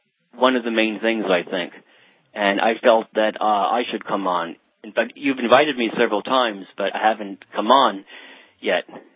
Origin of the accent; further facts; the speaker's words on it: Brooklyn, New York, United States; Yes, I was born in Brooklyn. I live in Brooklyn.